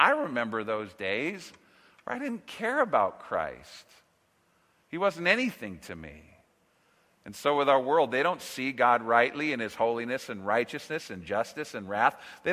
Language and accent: English; California, United States; You see, I grew up in Southern California. I've really lived here most all of my life